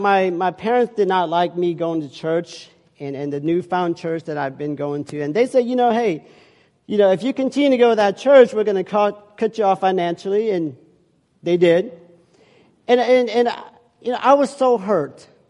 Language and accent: English; Laos; We're going to go and train to be the underground church in Laos, my home country.